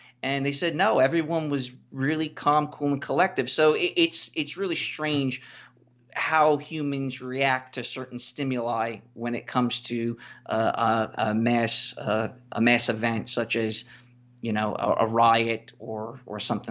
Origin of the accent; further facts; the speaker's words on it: New York, United States; I'm from New York, so it's a very foreign land to me.